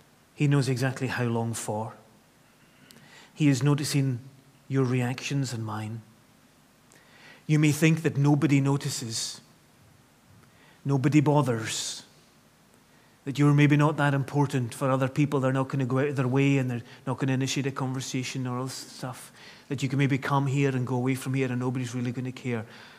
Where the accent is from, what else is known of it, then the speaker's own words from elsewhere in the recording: Scotland, United Kingdom; well, we're Scottish, aren't we?